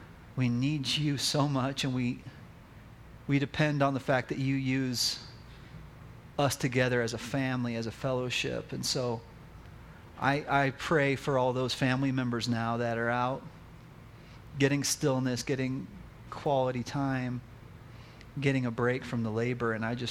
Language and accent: English; Prescott Valley, Arizona, United States; So, you know, hey, I admit, I'm from Prescott Valley, okay?